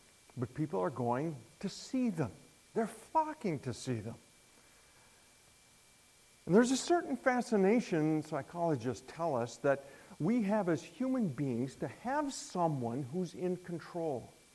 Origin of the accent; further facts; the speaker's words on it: United States; I know I'm an American, and I'm walking on dangerous ground here talking about the Queen.